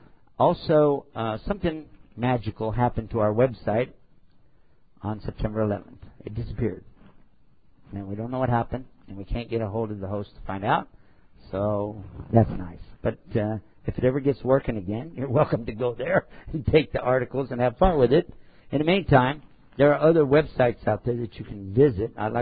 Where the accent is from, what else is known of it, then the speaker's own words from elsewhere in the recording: Texas, United States; My Arabic will get better, and my English too. I am from Texas, so.